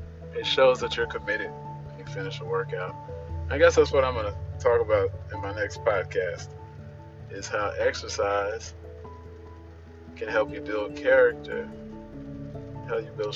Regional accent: California, United States; now in Mississippi, United States; I am from California, but had to move to Mississippi so I could help family.

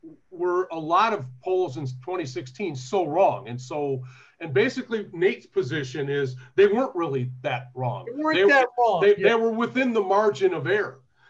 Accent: Detroit, Michigan, United States; But, you know, I'm from Detroit.

